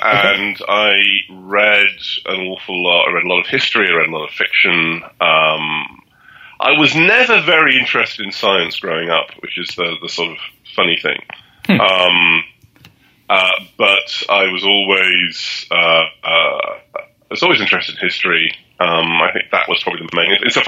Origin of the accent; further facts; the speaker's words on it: South West England, United Kingdom; also born or lived in Cardiff, Wales; My mum's family are all Welsh coal miners. My dad's from the west of Ireland, from County Cork. But I grew up mostly in Gloucestershire, in the west of England.